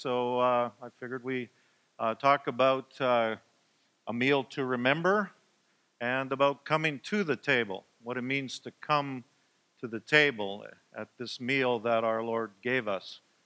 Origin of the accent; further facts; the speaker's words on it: Edmonton, Alberta, Canada; For me, I have great memories of the family table. I was raised in Edmonton.